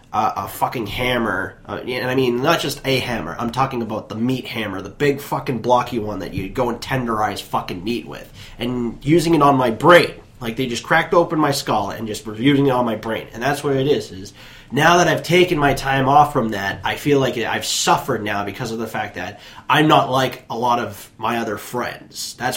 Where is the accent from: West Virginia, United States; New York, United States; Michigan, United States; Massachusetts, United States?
Massachusetts, United States; Boston; I'm a Bostonian going, oh, what the fuck?